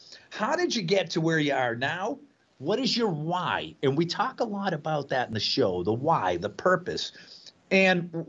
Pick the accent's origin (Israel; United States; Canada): United States; Boston, Massachusetts; I want to know what's going on in my hometown. So Boston Danny gives us an update. He brags about his sports teams, the weather, and the fair city of Boston.